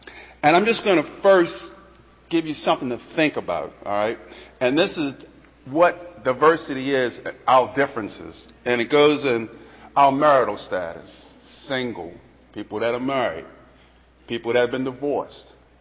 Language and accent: English; Baltimore, Maryland, United States; I'm from Baltimore. We always thought that Dundalk was another country.